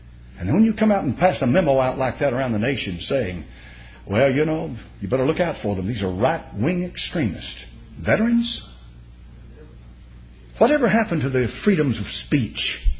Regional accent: United States; But I'm not an Australian. I'm not a Canadian. I'm not a Brit. I'm an American. This is the land of my nativity.

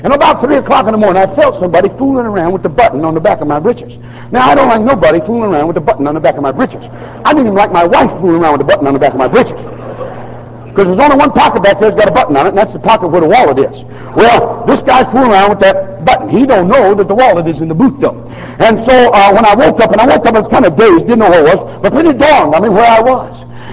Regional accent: United States; born there; I thank God being born in America, being an American

